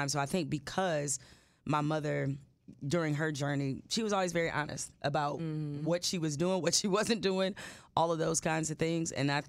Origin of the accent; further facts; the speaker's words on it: Detroit, Michigan, United States; Well, I mean, I'm from Detroit.